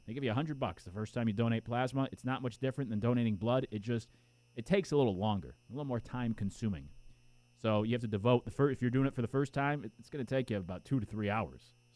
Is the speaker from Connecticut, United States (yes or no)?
yes; Connecticut, United States; I mean, I grew up in Connecticut. It may not be as hot as South Carolina, but it gets just, I mean, you know, it's still 90 degrees and humid usually in Connecticut by July.